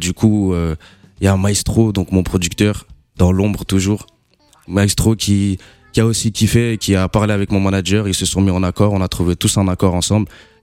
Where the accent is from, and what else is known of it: Mantes-la-Jolie, Île-de-France, France; born or raised there; also born or lived in Réunion